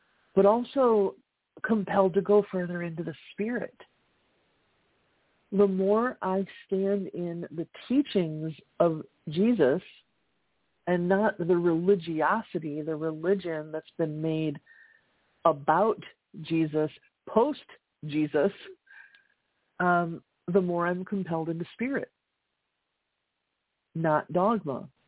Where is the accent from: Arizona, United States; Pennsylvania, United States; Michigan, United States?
Michigan, United States; Flint; born there; You know, I was born in 1973 in Flint, Michigan. And yes, born to immigrants who carried this information